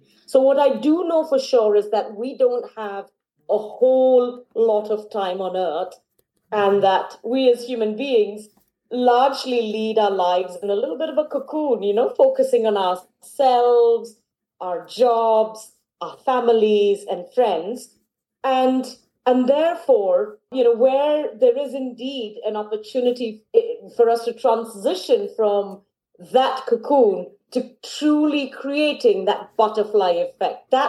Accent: India; also born or lived in Singapore / France / United States; now in Kent, United Kingdom; I'm a world citizen at heart, being born and brought up in India and then in Singapore. I later studied in France. I've worked in the US in the last 20 years. I've been based in the UK, so I live in Kent.

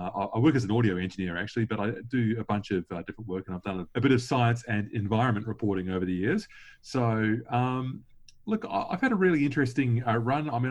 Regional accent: New Zealand; moved away as an adult; now in Australia; I relocated from New Zealand to Australia about 10 years ago and had to sort of restart everything then

